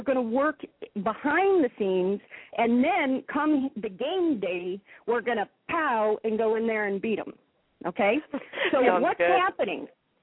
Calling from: Alaska, United States; I'm calling from Alaska, so

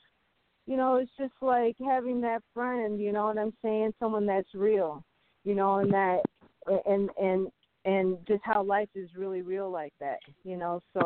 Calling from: Elgin, Illinois, United States; I'm calling from outside of Chicago in the burbs.

